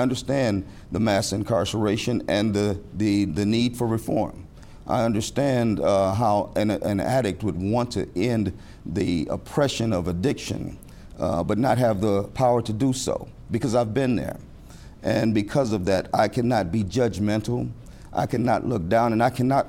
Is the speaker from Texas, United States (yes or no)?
no; Chicago, Illinois, United States; now in South Carolina, United States; Well, I come from Chicago. I'm originally from Chicago. I'm what they call in South Carolina, Cumya. I was not born here, so I'm not a Benya, but I'm a Cumya.